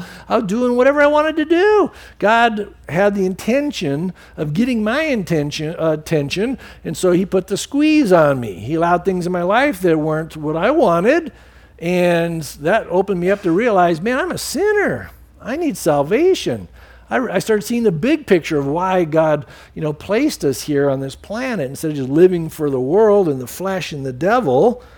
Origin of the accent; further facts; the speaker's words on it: San Diego, California, United States; You know, growing up in San Diego, you get those rollers every once in a while.